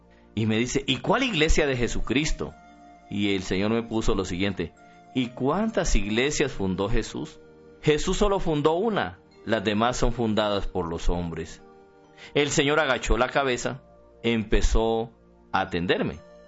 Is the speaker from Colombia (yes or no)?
yes; Colombia; born there; nací en Colombia y ordenado el 5 de septiembre del año 1982